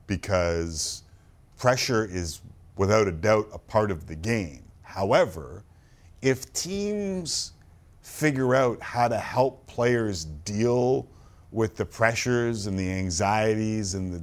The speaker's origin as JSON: {"language": "English", "country": "Canada", "said": "There'll be plenty of talk because we're Canadian."}